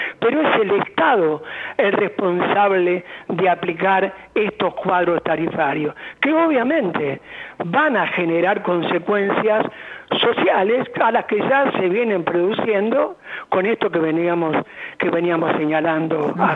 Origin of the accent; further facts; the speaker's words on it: Argentina; siendo que Argentina es productora de gas y los argentinos tenemos que pagar el gas mucho más caro